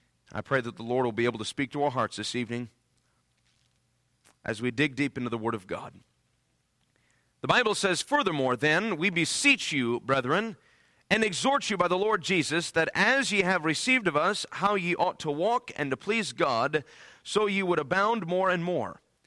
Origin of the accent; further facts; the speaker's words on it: New York, United States; know I'm in the deep south of Louisiana. So turn up the hearing knobs on your ears and listen quickly as this New Yorker preaches here tonight, all right?